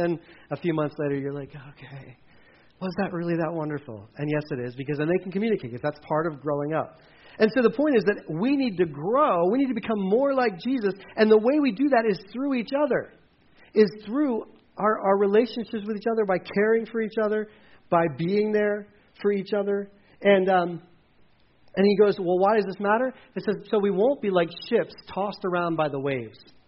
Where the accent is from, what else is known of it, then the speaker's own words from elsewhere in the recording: Delaware, United States; Anyway, I grew up in Delaware, by the way.